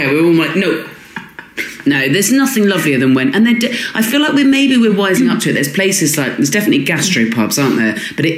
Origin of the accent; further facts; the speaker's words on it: Swanage, South West England, United Kingdom; I grew up in Dorset and Swanage